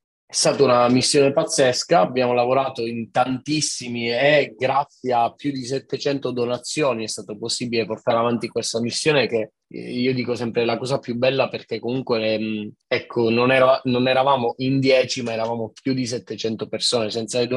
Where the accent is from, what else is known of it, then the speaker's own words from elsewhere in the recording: Sicily, Italy; lo dico da siciliano, avendo vissuto tutta la mia vita in Sicilia